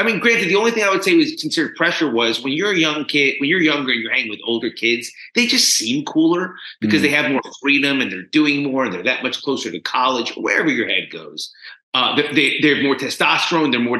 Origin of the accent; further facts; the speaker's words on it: Tenafly, New Jersey, United States; Growing up in Tenafly, New Jersey, I was the fat kid.